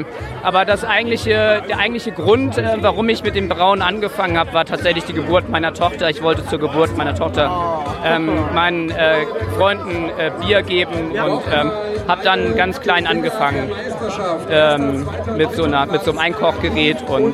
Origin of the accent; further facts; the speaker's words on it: Hamburg area, Germany; ich wollte immer schon mal brauen und ich komme aus dem Speckgürtel von Hamburg